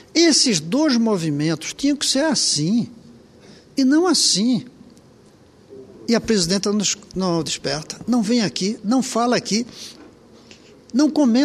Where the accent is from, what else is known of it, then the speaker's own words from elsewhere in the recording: Brazil; Eu fico aqui envergonhado, não só como ser, como brasileiro